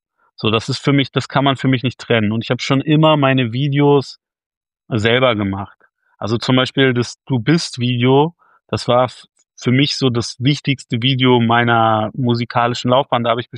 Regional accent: Berlin, Germany; Und da sieht man die Liegewiese am Schlachtensee, wo ich groß geworden bin.

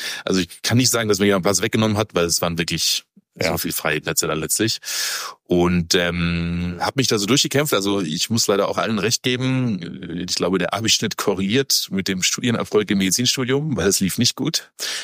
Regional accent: Heidelberg, Baden-Württemberg, Germany; ich komme aus Heidelberg ursprünglich. Hatte auch, glaube ich, relativ behütet irgendwie aufgewachsen

